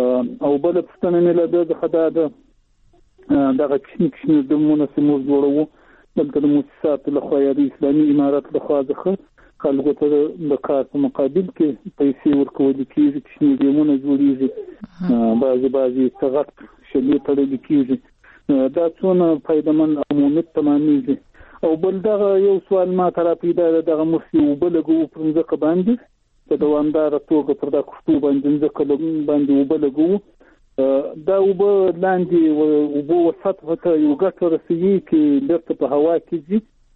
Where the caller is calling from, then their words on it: Shajoy, Zabul, Afghanistan; د زابل ولایت شاجیل ولسوالي.